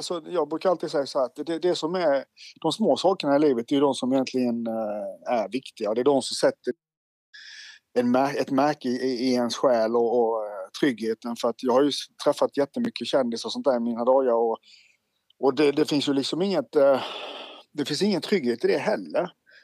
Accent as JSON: {"language": "Swedish", "town": "Oskarström", "region": "Halland County", "country": "Sweden", "tie": "born there", "said": "Min kropp är 29. Och jag är född i Oskarström, som ligger utanför Halmstad. En liten by på 2-3 tusen personer."}